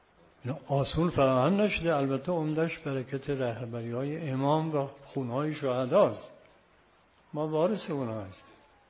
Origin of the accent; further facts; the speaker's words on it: Yazd, Iran; اجازه بدید من یه داستانی از شهر خودمون نقل کنم، دارالعباده ای از جزء شهرهای معروف دینیه، دارالعباده میگن.